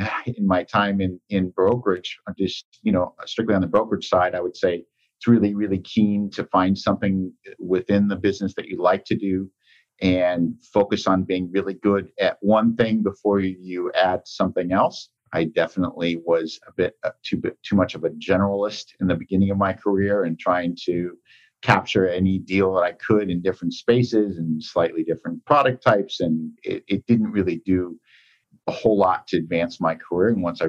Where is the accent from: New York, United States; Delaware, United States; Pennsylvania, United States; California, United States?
California, United States; San Francisco; also born or lived in San Diego, United States / Los Angeles, United States; I've been a Californian my whole life. I grew up in San Francisco, school in San Diego, and landed in LA.